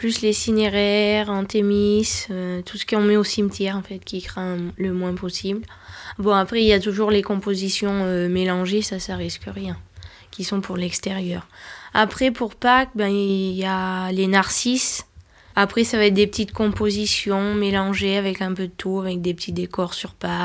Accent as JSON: {"language": "French", "town": "Vallières", "country": "France", "said": "Oui, de Vallières. Enfin, je vis pas dans le bourg, mais je suis de Vallières. Ça va faire plus de 18 ans que j'habite ici, mais mes origines sont d'ici. Mes grands-parents ont toujours vécu là, ils sont nés à Vallières d'ailleurs."}